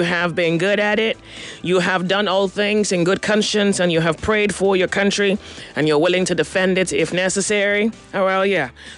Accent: Nigeria; I think sometimes you think about being Nigerian and then you wonder if it can be better, how?

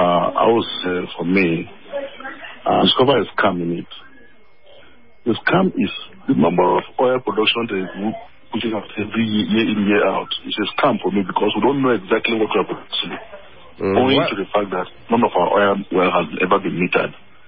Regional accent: Nigeria; I'm not an Arabian, I'm a Nigerian, but I've seen it

